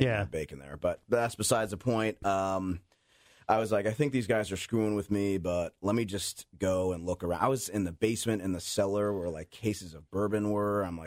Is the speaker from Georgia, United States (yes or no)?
no; Norwalk, Connecticut, United States; And we grew up together in Norwalk. We were practically next door neighbors.